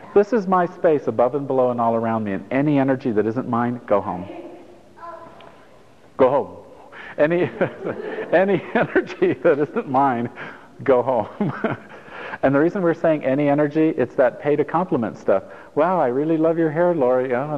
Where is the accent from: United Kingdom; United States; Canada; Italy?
Italy; I grew up in Italy, so coming here when gas, even at that time, was $3 a gallon